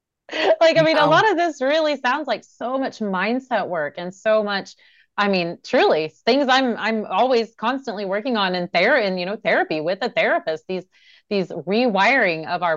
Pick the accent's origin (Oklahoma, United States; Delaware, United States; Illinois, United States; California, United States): Oklahoma, United States; You know, like I was raised in the Bible Belt in Oklahoma, and money is the root of all evil